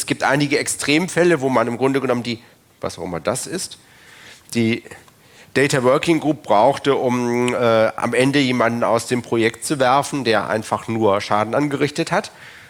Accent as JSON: {"language": "German", "town": "Wuppertal", "region": "North Rhine-Westphalia", "country": "Germany", "tie": "born or raised there", "said": "da habe ich mal in meiner Heimatstadt Wuppertal geschaut"}